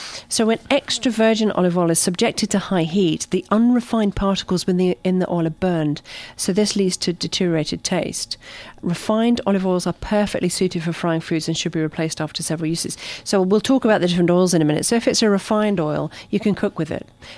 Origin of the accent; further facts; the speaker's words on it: United Kingdom; I'm being terribly British.